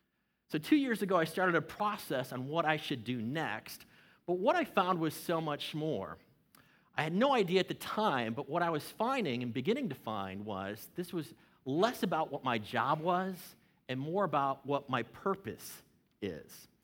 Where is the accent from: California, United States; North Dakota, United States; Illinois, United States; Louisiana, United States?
Illinois, United States; Chicago; But then I grew up in Chicago, loved Michael Jordan, got one of the first pairs of Air Jordans, loved basketball.